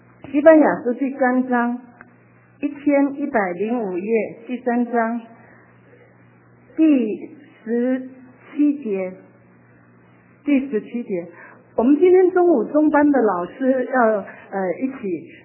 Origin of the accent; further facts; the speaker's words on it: China; 我们中国人有时候，特别我们这一代哈，像我就从来都不记得我爸爸妈妈抱过我